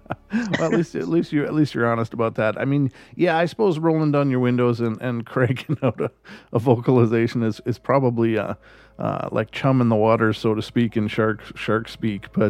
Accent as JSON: {"language": "English", "region": "Minnesota", "country": "United States", "said": "but I'm from Minnesota originally, and so I know that it's called Oregon."}